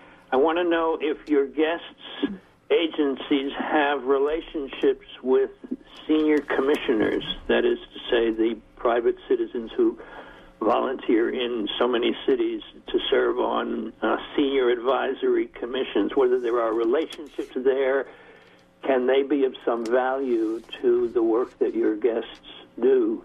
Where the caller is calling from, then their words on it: Redwood City, California, United States; I'm calling from Redwood City.